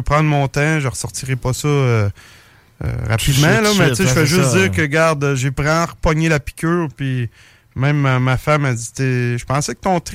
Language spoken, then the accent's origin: French; Saint-Tite, Quebec, Canada; Il est descendu vraiment dans mon patelin ou la Côte-Sorbe à Saint-Tite.